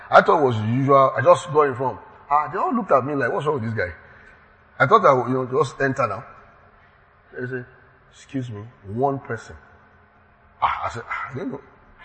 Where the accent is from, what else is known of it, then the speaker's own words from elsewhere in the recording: Lagos, Nigeria; I'm from Lagos. I'm from Nigeria.